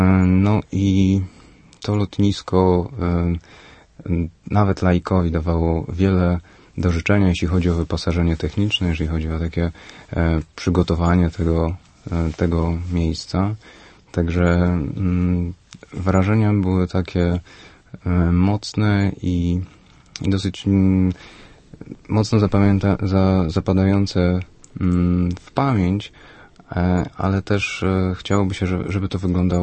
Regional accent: Lublin Voivodeship, Poland; jestem z Lubelszczyzny.

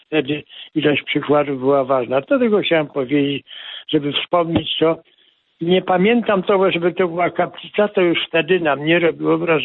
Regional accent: Toruń, Kuyavian-Pomeranian Voivodeship, Poland; urodziłem się w Toruniu i do 39 roku mieszkałem w Toruniu. Mam w tej chwili 94 lata. A mieszkając w Toruniu na ulicy Mickiewicza przy rogu Klonowicza

